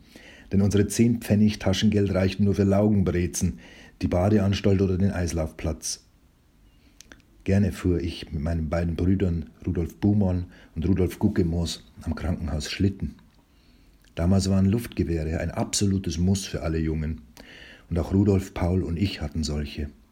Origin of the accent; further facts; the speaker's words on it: Passau, Bavaria, Germany; da die Lebensumstände bei uns in Passau besser waren. Mit 6 Jahren lernte ich in der Donaubadeanstalt schwimmen.